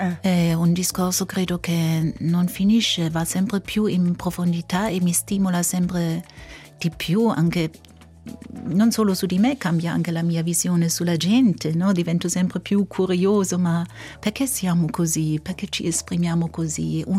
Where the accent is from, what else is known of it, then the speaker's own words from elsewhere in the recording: Heidelberg, Baden-Württemberg, Germany; born there; Italian is a second language; also born or lived in Berlin; Sono nata a Heidelberg e da lì mi sono trasferita a Berlino